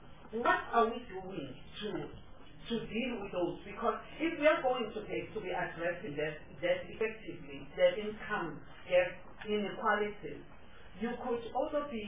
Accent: Durban, KwaZulu-Natal, South Africa; I can tell you about Durban, because I'm from Durban

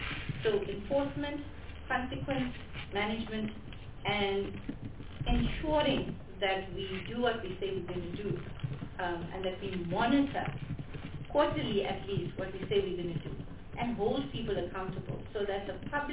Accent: South Africa; and to ensure that we're proud as a South African of what we've produced.

